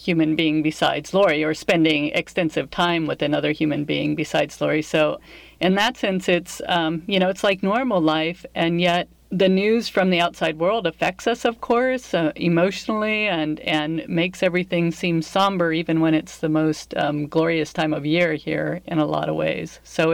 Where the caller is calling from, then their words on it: Stehekin, Washington, United States; I am calling from Stehekin, Washington, which is a very small town at the north end of Lake Chelan, accessible only by ferry this time of year.